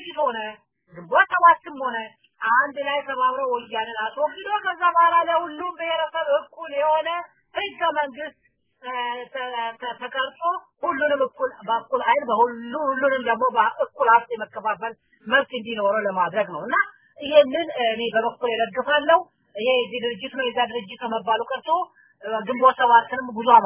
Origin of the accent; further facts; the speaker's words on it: Southern Nations, Nationalities, and Peoples' Region, Ethiopia; እኔ አማራ ነኝ፣ ከደቡብ ነው ተወልጄ ያደግኩት